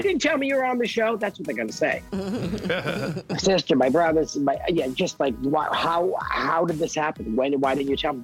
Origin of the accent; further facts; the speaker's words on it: New England, United States; I grew up in New England, so, you know, yeah. I ran through the cornfields.